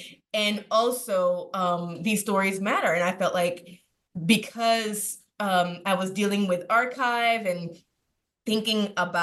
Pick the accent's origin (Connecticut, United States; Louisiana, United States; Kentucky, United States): Louisiana, United States; New Orleans; And though I was born in New Orleans and raised outside of New Orleans